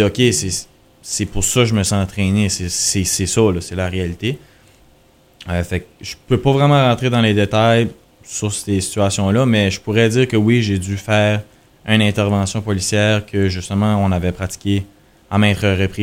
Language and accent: French; Edmonton, Alberta, Canada; moi, j'ai grandi à Edmonton, tu sais, c'est sûr que je connais quand même beaucoup de monde ici.